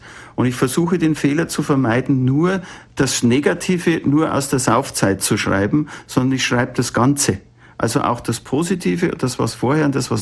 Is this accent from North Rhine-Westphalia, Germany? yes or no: no; Munich, Bavaria, Germany; born there; ich bin 1945 in München im Chaos geboren, und zwar in dem äußeren Chaos, zerstörte Welt, traumatisierte Menschen, und in dem inneren Chaos, kranke Familie mit schrecklichen Verletzungen der Würde.